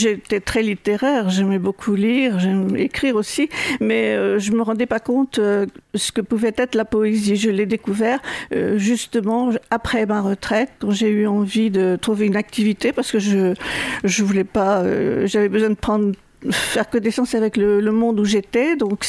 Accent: Cognac, Nouvelle-Aquitaine, France; born there; now in La Rochelle, France; suis mariée, mère de famille, j'ai 3 enfants. Je suis née à Cognac en 1942 et depuis 1964, je vis à La Rochelle.

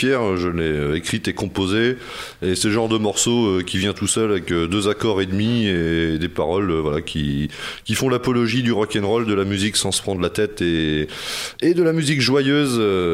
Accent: Vervent, France; Jean et moi, qui sommes frères et qui faisons partie des membres fondateurs, on a grandi à Vervent, effectivement, Vervent, à côté de Saint-Jean. Mais on est tous des alentours.

